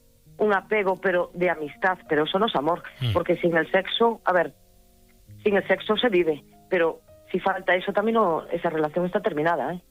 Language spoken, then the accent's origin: Spanish; Galicia, Spain; soy de Galicia.